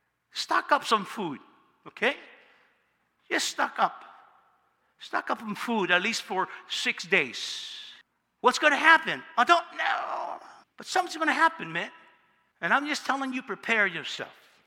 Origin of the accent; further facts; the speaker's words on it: California, United States; I'm a Californian.